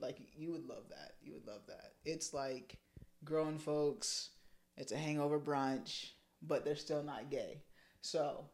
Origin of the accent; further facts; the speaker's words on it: El Dorado, Kansas, United States; now in Wichita, United States; So, I grew up in El Dorado, Kansas. So, it's even worse than Wichita.